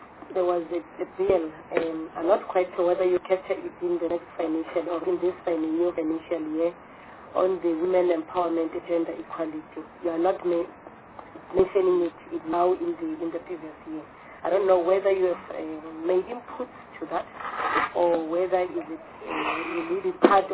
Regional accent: Mpumalanga, South Africa; English is a second language; I'm from Mpumalanga, far in this deep rural area.

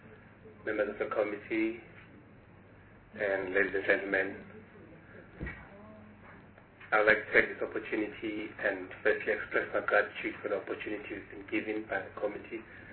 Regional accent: Pietermaritzburg, KwaZulu-Natal, South Africa; I'm from KwaZulu-Natal. So we are from Pietermaritzburg in KwaZulu-Natal, and that's where we currently based.

